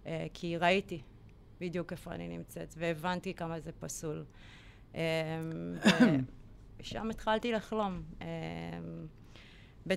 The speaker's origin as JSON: {"language": "Hebrew", "town": "Petah Tikva", "region": "Central District", "country": "Israel", "tie": "born or raised there", "said": "חזרנו לאותה שכונה, אותה שכונה שגדלתי בה."}